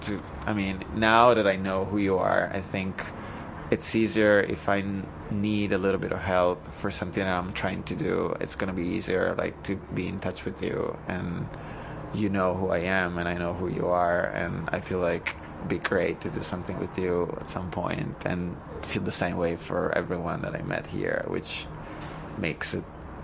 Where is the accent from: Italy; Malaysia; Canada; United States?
Italy; from Italy.